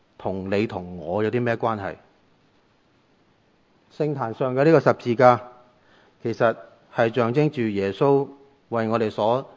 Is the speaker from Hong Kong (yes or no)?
yes; Hong Kong